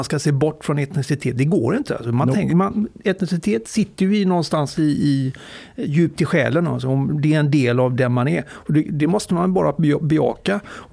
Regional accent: Gothenburg, Västra Götaland County, Sweden; also born or lived in Skara; till jag var 6 år gammal och sen flyttade jag till Göteborgsregionerna.

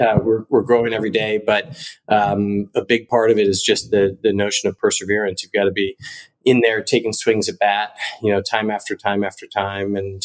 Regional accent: Nairobi, Kenya; and we grew up in Nairobi, Kenya.

